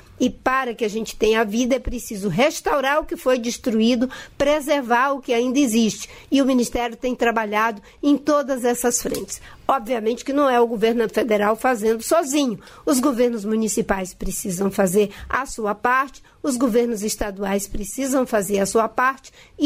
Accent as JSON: {"language": "Portuguese", "region": "Acre", "country": "Brazil", "said": "ministra do Meio Ambiente e Mudança do Clima. Eu sou acriana, nasci no estado do Acre, deputada federal por São Paulo e pelo Brasil. E eu sou de origem nordestina, porque meu pai e minha mãe vieram do Ceará para o estado do Acre."}